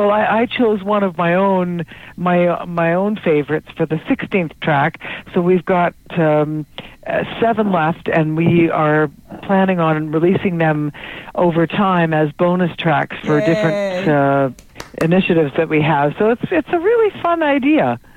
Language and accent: English; Canada; I guess being Canadian and being from the land where we have Medicare for all